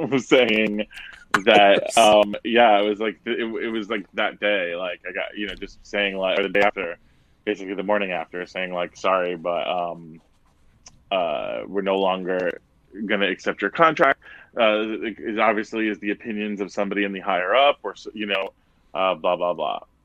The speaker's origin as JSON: {"language": "English", "town": "Fort Lauderdale", "region": "Florida", "country": "United States", "tie": "born or raised there", "also_born_or_lived": "Brooklyn", "lives_now": "Los Angeles, United States", "said": "My family, we're Italian from Brooklyn, and we moved here when I was a kid to Fort Lauderdale."}